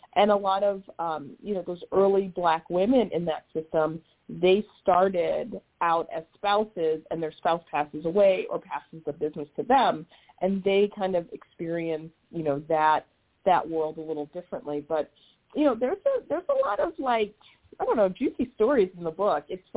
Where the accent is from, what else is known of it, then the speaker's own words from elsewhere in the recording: Chicago, Illinois, United States; like on the bus or the train growing up in Chicago.